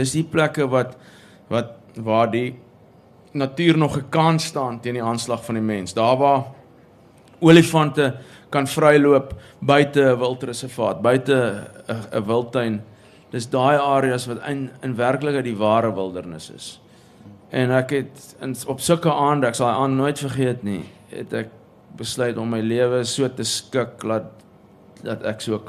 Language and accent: Afrikaans; Pretoria, Gauteng, South Africa; toe ek groot geword het in Pretoria was ek akuut bewus van die feit dat ek nie inpas nie